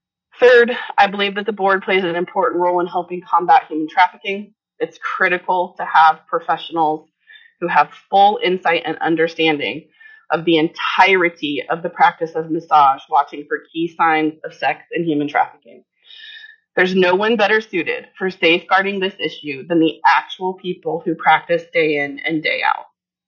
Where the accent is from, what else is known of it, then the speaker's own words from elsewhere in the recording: Palmer, Alaska, United States; I'm from Palmer, Alaska.